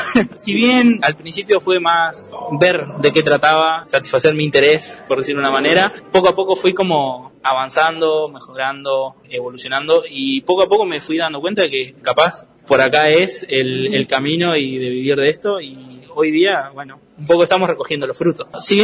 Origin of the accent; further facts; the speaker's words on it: Durazno, Uruguay; Yo soy de Durazno, del barrio de Puerto Los Barriles. Comencé con el instrumento a los 11 años.